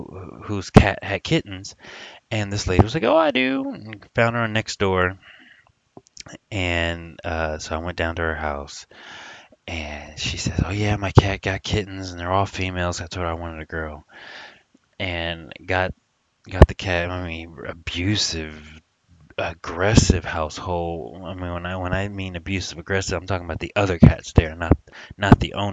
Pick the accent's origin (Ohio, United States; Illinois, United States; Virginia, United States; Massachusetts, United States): Virginia, United States; Newport News; also born or lived in Florida / Texas / Maryland; now in California, United States; I'm from Newport News, Virginia. I have cross-toured this country for so many times. I've lived in Florida, I've lived in Texas, I've lived in Maryland, lived in Virginia so many times. California is where I currently reside